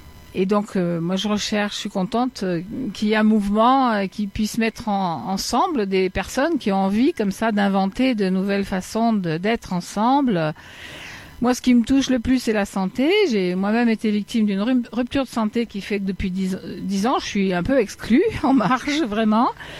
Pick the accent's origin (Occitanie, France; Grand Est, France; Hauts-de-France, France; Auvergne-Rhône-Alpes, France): Auvergne-Rhône-Alpes, France; Moi, je viens des Combrailles, c'est un coin où il y a très peu de revenus